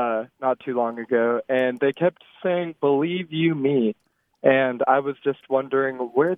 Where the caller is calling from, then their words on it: Richmond, Virginia, United States; I'm calling from Richmond, Virginia.